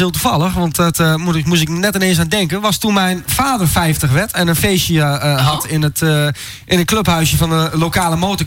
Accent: Ommen, Overijssel, Netherlands; Ja. Ja, gemeente Ommen.

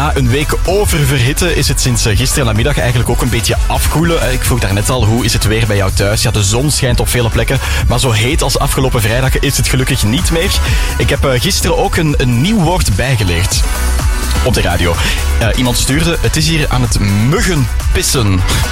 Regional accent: Maaseik, Limburg, Belgium; Ik ben bijvoorbeeld afkomstig van Mazijk in Limburg.

